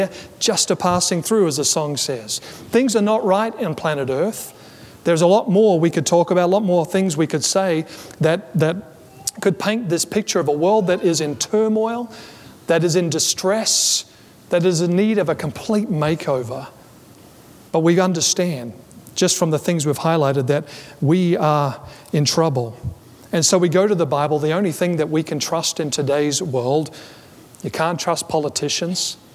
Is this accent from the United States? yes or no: no; Australia; celebrations had broken out across my home country